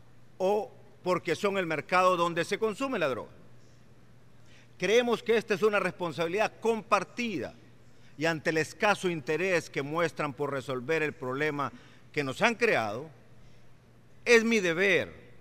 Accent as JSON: {"language": "Spanish", "country": "Honduras", "said": "No somos nosotros los hondureños."}